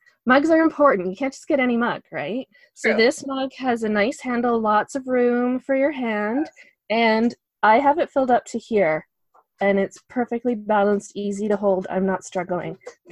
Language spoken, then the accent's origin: English; Toronto, Ontario, Canada; now in Alberta, Canada; And I came from Toronto where it was A, and then I moved here, and I think I've converted now to hay.